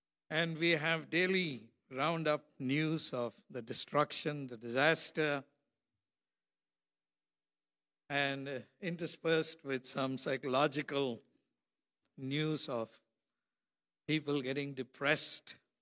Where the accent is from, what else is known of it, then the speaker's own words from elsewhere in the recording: Maryland, United States; Because I'm from Maryland.